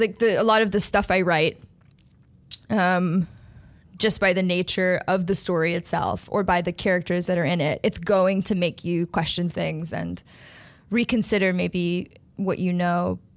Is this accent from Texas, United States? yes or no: no; Long Island, New York, United States; Right outside of the city. Both my parents worked in the city, but I grew up in Long Island.